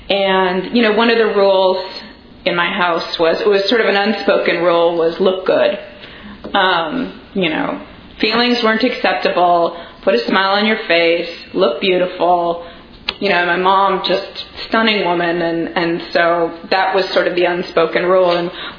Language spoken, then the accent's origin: English; Los Angeles, California, United States; So I grew up in Los Angeles, and I was a fairly normal sized kid when I, you know, up until about the age of 11.